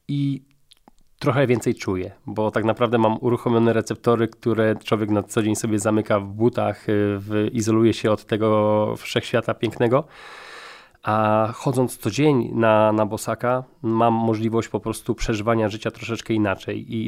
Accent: Mąkoszyce, Opole Voivodeship, Poland; Wychowałem się w małej miejscowości, w Mąkoszycach i tam bardzo dużo jako dzieciak spędzałem czasu w naturze, w lesie

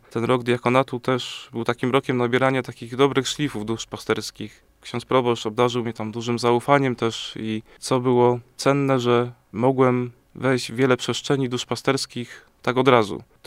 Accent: Brzustków, Łódź Voivodeship, Poland; Pochodzę z parafii pod wezwaniem świętego Jana Chrzciciela w Brzustkowie.

